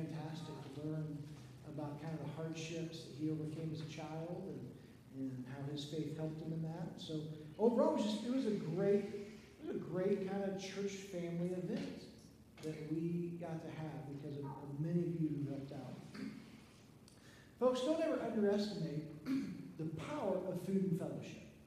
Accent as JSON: {"language": "English", "region": "Missouri", "country": "United States", "tie": "born or raised there", "said": "And so I grew up in Missouri. My parents, they both graduated from Oklahoma State University. And they moved to Missouri, St. Joseph, where they started their lives."}